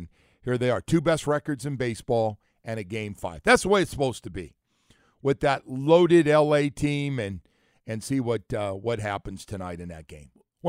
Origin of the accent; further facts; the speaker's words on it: West Coast, United States; So growing up on the West Coast and being a huge Bay Area fan of everything